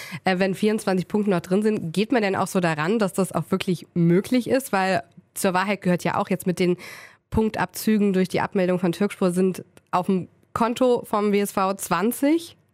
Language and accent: German; Cologne, North Rhine-Westphalia, Germany; Von daher würde ich da auch eher als Kölnerin, die Abstiegskampf kennt, eher optimistisch rangehen.